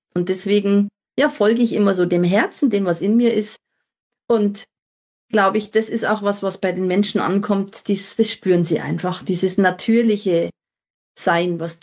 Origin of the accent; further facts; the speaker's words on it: Regensburg, Bavaria, Germany; ich bin in Regensburg geboren. Wahrscheinlich habe ich mir das schon ausgesucht von Wolke 7. Ich liebe diese Stadt. Ich sage immer, das ist die schönste Stadt der Welt. Ich habe noch nie woanders gelebt